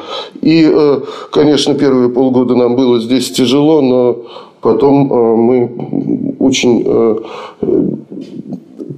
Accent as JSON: {"language": "Russian", "region": "Moscow", "country": "Russia", "tie": "born or raised there", "said": "ну, за исключением моего родного города Москвы, как в городе на Каме."}